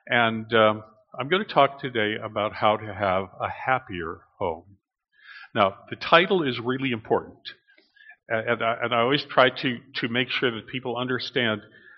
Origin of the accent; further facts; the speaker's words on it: North Dakota, United States; Because I'm from North Dakota, and I think we had about the worst weather there was. And, we were right on the Saskatchewan border.